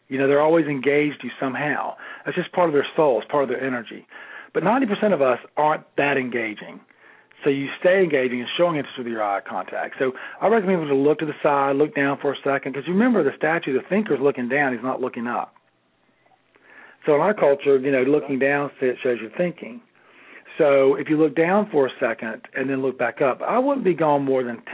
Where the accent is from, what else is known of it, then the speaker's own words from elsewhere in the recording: Florida, United States; Well, I'm from North Florida. There aren't any fancy hotels where I'm from, you know